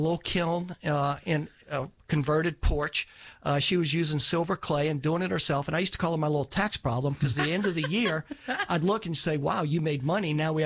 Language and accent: English; New Orleans, Louisiana, United States; The way this came about was, I was raised in New Orleans, raised Catholic.